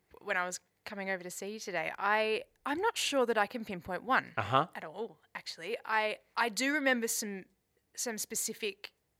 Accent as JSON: {"language": "English", "town": "Newcastle", "region": "New South Wales", "country": "Australia", "tie": "born or raised there", "said": "I grew up in Newcastle, so I was born in a hospital that doesn't even exist anymore, the Royal Newcastle Hospital."}